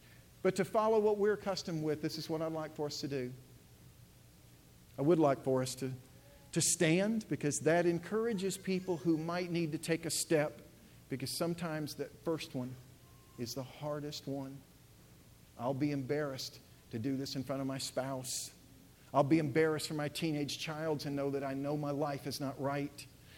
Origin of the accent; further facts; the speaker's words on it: St. Louis, Missouri, United States; My very best friend, by the name of Perry Lewis, I grew up with in St. Louis